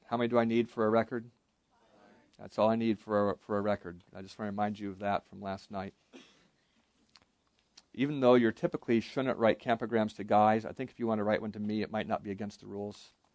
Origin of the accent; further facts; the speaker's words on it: Alaska, United States; I grew up in Alaska, and I had a coat